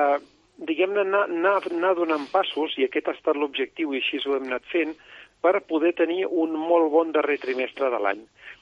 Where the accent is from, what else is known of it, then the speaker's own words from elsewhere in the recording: Girona, Catalonia, Spain; els qui som de Girona i els hem conegut de fa temps, encara els diguem